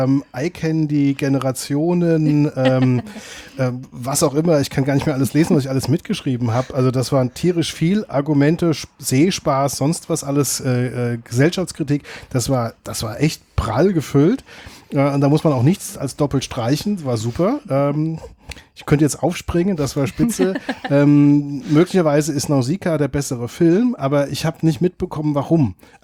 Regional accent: Mainz, Rhineland-Palatinate, Germany; Ich bin als Mainzer

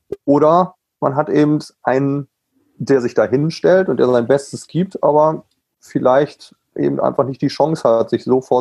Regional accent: Germany; now in United States; als Deutscher komme ich da rüber

